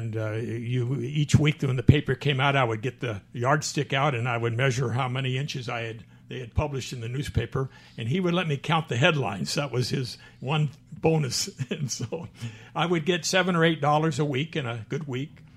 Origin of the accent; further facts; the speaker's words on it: Cardiff-by-the-Sea, California, United States; Well, I grew up in Cardiff-by-the-Sea, which is north of San Diego, and I had two hardworking parents